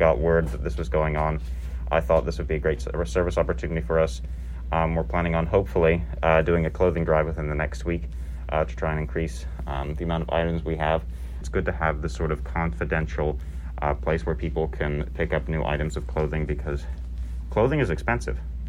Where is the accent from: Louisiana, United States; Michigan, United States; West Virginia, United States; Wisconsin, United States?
West Virginia, United States; Beckley; I'm originally from Beckley, West Virginia.